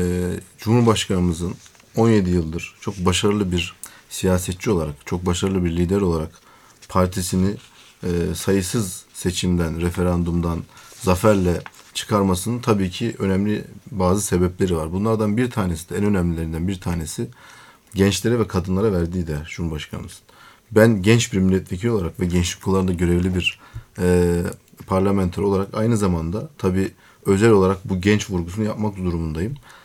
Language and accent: Turkish; Konya, Turkey; born there; Konya Milletvekiliyim. 1989 Konya doğumluyum.